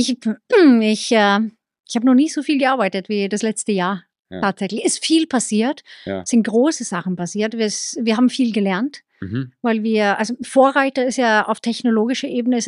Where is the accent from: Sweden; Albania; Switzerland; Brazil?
Sweden; German is a second language; now in Germany; wer sich wundert über meinen Akzent, ich komme aus Schweden, kam 92 nach Deutschland